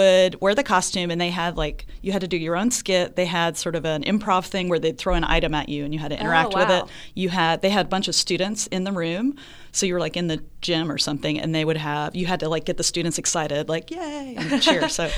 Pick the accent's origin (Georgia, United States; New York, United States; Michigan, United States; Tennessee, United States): Georgia, United States; Atlanta; also born or lived in Savannah; I am a bit of an Army brat, so I was born in near Savannah, and then I went to high school and college in Atlanta.